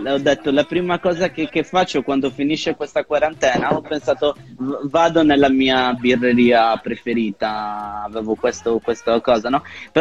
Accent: Sardinia, Italy; now in Rome, Italy; Io sono sardo e lavoro per Unica Radio di Cagliari, però io in questo momento vivo, in questo periodo vivo a Roma

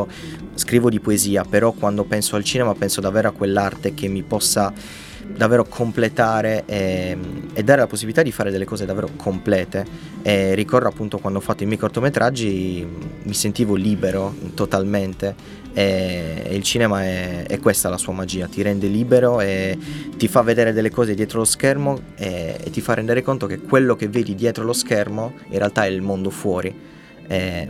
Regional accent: La Maddalena, Sardinia, Italy; also born or lived in Cagliari; Io vengo dalla Maddalena, sono molto legato alla mia terra, e ho poi riscoperto in Cagliari una seconda casa

